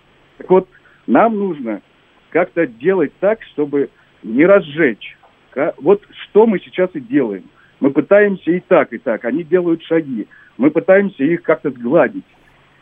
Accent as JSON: {"language": "Russian", "region": "Moscow", "country": "Russia", "said": "я из Москвы."}